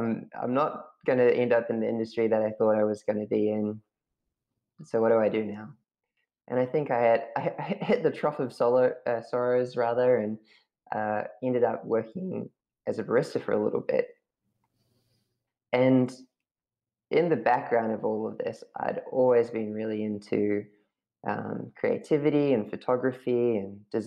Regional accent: Katikati, Bay of Plenty, New Zealand; moved away as an adult; I grew up in New Zealand, so I was born in New Zealand, and I basically lived the first 18 years of my life in a little town called Katikati

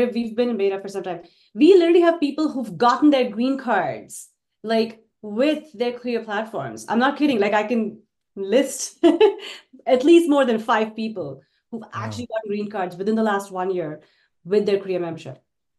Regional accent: India; now in United States; I grew up in India and I came from a very middle-class family.

